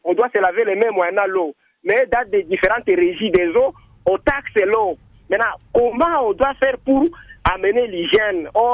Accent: DR Congo; Mais ici, chez nous, en RDC

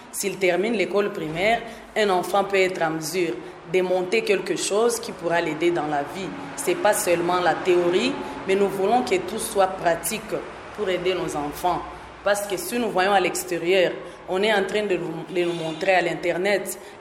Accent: DR Congo; Parce qu'ici, chez nous, en RDC, les mêmes programmes que les colonisateurs avaient laissé depuis les années 1960

